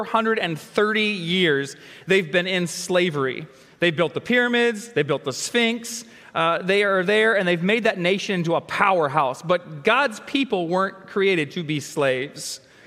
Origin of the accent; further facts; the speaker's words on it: Tennessee, United States; I grew up in Northeast Tennessee on this farm right here.